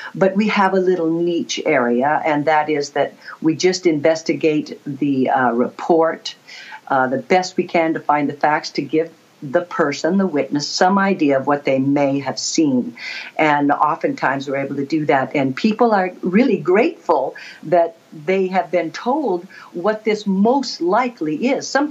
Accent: Oregon, United States; moved away as an adult; also born or lived in Baltimore; now in Michigan, United States; And raised in Oregon. But then I joined the Air Force and went away for forever, and I ended up in Baltimore working, and then – my husband and I retired here in northern Michigan, just outside of Cadillac.

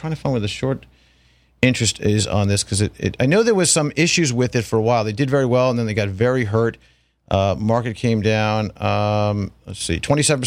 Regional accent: Commack, New York, United States; Kind of close to my hometown in Comac.

